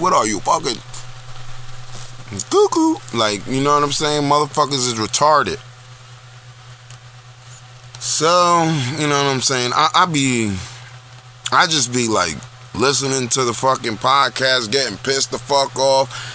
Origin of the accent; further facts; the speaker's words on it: Newark, New Jersey, United States; born there; I am from the hood. I was born in Newark, New Jersey. You know what I'm saying? I'm from down the way